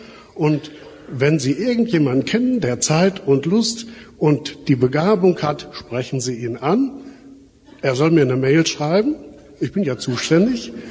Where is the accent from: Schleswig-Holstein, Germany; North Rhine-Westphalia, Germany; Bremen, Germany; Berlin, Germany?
North Rhine-Westphalia, Germany; Mülheim an der Ruhr; Wir stammen aus Mülheim an der Ruhr, sind also von Hause aus eigentlich Mitglieder der Rheinischen Kirche. Ich war auch in Mülheim in den 80er Jahren Vikar und Pastor im Hilfsdienst und Gemeindepfarrer.